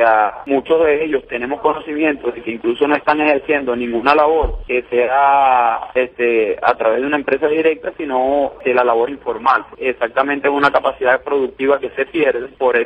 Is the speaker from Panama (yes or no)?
no; Venezuela; somos habitantes de Venezuela, somos de nacionalidad venezolana y sentimos nuestra patria.